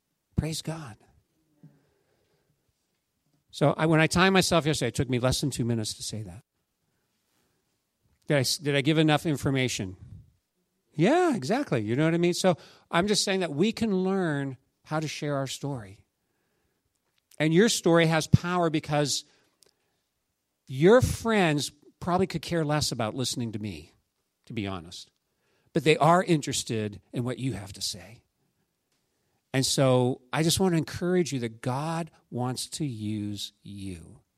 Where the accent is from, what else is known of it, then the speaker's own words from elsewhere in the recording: Pennsylvania, United States; I grew up in Pennsylvania.